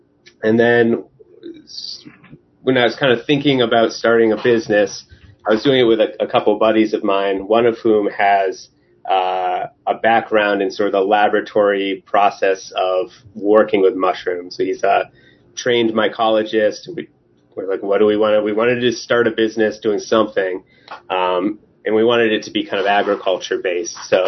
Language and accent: English; Portland, Maine, United States; I'd moved from my home. I grew up in Portland, Maine. I moved up to kind of right outside of Acadia National Park on an island off the coast of kind of down east Maine.